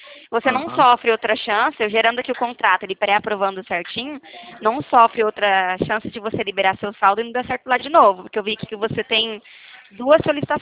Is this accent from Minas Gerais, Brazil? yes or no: no; Dracena, São Paulo, Brazil; Pior que aqui é só minha cidade natal, que é Dracena, que é aqui pertinho também. Lá é uns 2, 3 graus mais quente que aqui.